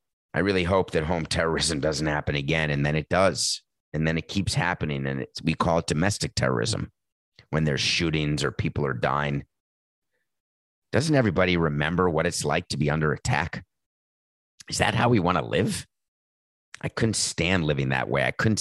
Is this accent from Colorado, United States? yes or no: no; New York City, New York, United States; And I'm a New Yorker. I'd grown up there. And I lived there for 30 years.